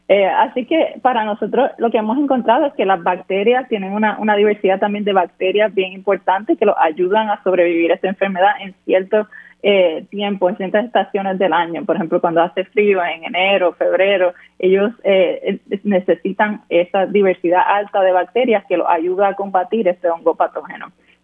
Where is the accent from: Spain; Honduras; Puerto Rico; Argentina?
Puerto Rico; Bayamón; now in United States; yo soy de Bayamón, Puerto Rico, así que hice mi bachillerato y la maestría en la Universidad de Puerto Rico en Río Piedras